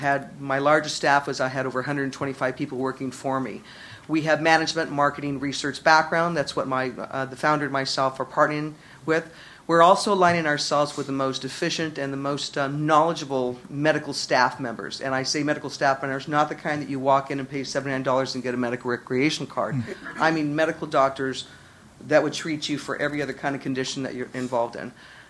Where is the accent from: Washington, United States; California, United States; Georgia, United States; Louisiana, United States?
California, United States; We came from the Bay Area, and our intention in moving here, which we did in December